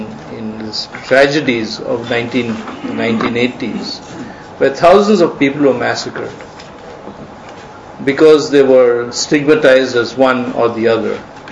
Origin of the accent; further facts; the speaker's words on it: Assam, India; I'm from Assam, and I certainly have been deeply anguished and disturbed by the conflict that has erupted